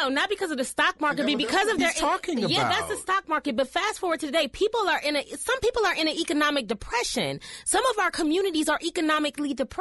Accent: Toledo, Ohio, United States; like in Midwest Ohio, and I am from Toledo, Ohio, so there are black people there.

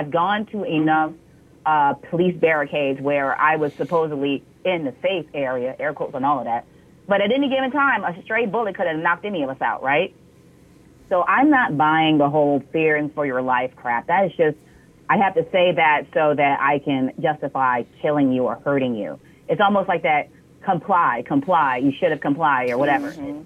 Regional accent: the South, United States; It's very, I'm from Southerners, okay? So I understand, like, we got our guns.

